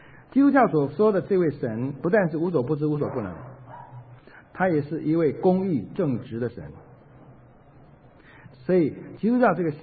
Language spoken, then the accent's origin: Chinese; China; 你承认人的有限，所以我们中国人喜欢搞关系